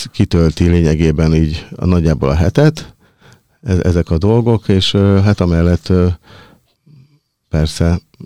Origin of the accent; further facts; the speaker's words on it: Budapest, Hungary; Én budapesti vagyok, de sokat jártam Székelyföldön